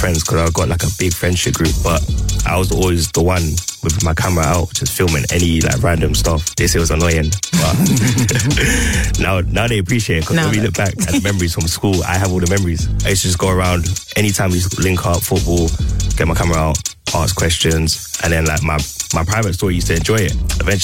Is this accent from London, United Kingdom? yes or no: yes; Croydon, London, United Kingdom; So yeah, I'm … from Croydon, South London.